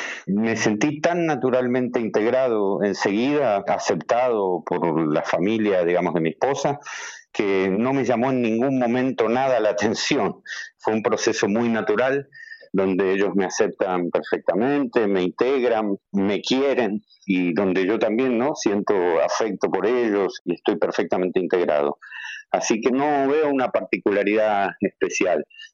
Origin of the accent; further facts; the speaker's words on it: Buenos Aires, Argentina; moved away as an adult; siendo argentino y habiendo vivido toda mi vida o prácticamente toda mi vida en Buenos Aires, se hace difícil